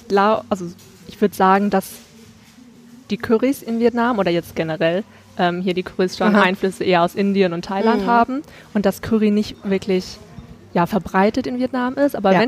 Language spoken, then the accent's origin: German; Germany; born there; ich wurde ja in Deutschland geboren und es ist halt eine Tonsprache